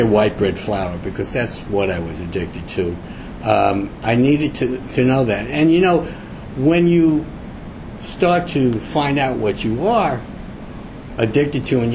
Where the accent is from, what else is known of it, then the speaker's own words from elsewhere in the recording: Bayonne, New Jersey, United States; I moved back to my hometown, Bayonne